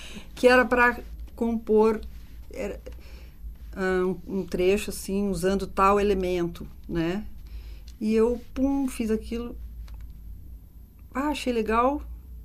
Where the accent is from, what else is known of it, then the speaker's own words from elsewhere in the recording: Nova Prata, Rio Grande do Sul, Brazil; eu nasci na serra aqui, né? Que é Nova Prata, não sou assim do campo, lá da região da campanha, não. Mas, né? Afinal de contas, sou gaúcha.